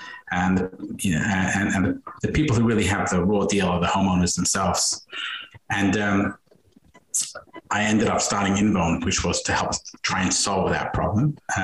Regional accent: London, United Kingdom; now in United States; I am originally from London, England, which is where I was brought up, North London, and moved to the United States in 2005.

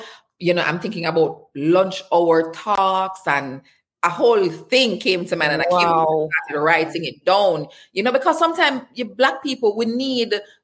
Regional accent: Jamaica; especially in US dollars as a Jamaican

